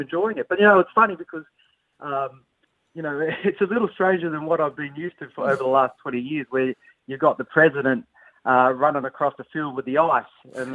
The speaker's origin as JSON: {"language": "English", "country": "Australia", "said": "I'm Australian."}